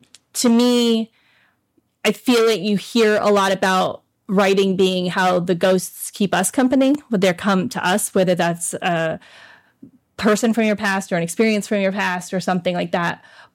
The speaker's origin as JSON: {"language": "English", "region": "Florida", "country": "United States", "said": "Like, yeah, I'm from Florida. It's a thing."}